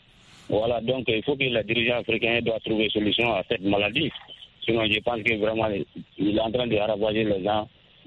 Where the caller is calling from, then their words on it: Mali; Toujours dans mon village natal.